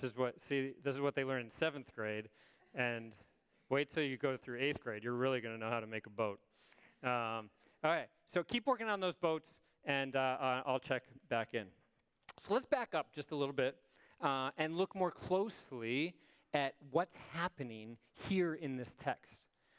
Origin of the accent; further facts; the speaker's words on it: Chicago, Illinois, United States; I grew up in Chicago, which is also, it's on the other side of Lake Michigan, so I grew up right on a great lake. I grew up swimming in Lake Michigan